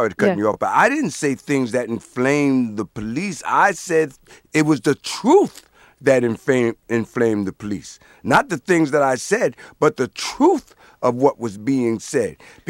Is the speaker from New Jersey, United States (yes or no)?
yes; Paterson, New Jersey, United States; It just so happened that Paterson, New Jersey, was my hometown